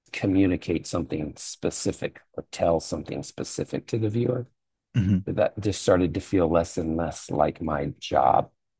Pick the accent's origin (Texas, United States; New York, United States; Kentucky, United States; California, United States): Kentucky, United States; Louisville; And I got my first sort of adjunct teaching job at University of Louisville. So we went back to my hometown where my folks were